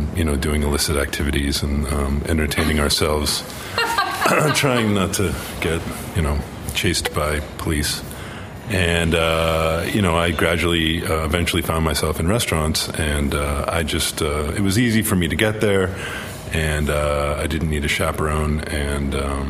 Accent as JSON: {"language": "English", "town": "Belmont", "region": "Massachusetts", "country": "United States", "tie": "born or raised there", "said": "I lived and went to high school in Belmont, which is it borders Cambridge."}